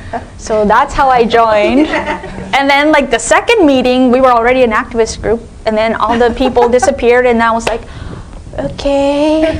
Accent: Texas, United States; my family, I'm from Texas, we were one of the very few Asian American families in the predominantly white town. And for us to survive, because like for my parents, it was the first time they left Japan

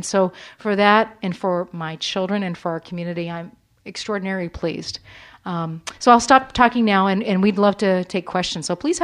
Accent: Vermont, United States; also born or lived in Tennessee; My husband and I met in New Hampshire. I'm originally from Vermont, we faced racism is everywhere, and we also lived in Tennessee for 5 years when I worked for United Way there.

